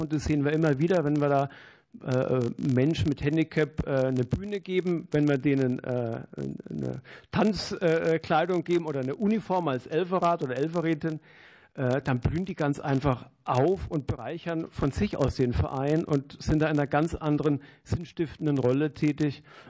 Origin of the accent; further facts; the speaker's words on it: Bavaria, Germany; Verzeihen Sie mir, ich bin Franke, ich kann meine Leidenschaft nicht so gut ausdrücken.